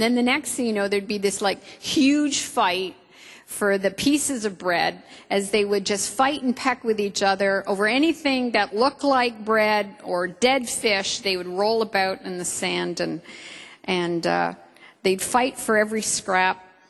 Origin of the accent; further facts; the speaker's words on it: Canada; Growing up in Canada, I lived in a few places, and one of the places I lived in till I was 14 is I lived very close to a bay, a stagnant, kind of shallow, protected body of water.